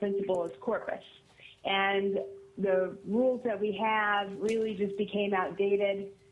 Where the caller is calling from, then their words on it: Homer, Alaska, United States; I'm calling you from Homer, Alaska today.